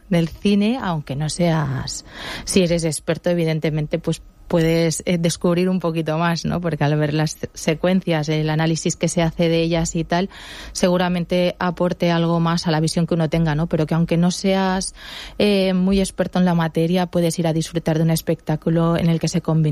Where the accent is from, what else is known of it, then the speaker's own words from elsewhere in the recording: Villajoyosa, Valencian Community, Spain; los que participamos somos la mayoría de Villajoyosa